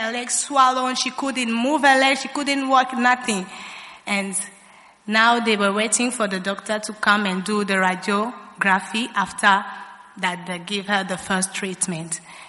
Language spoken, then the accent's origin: English; Kinshasa, DR Congo; I'm from Congo, DRC, Kinshasa, precisely.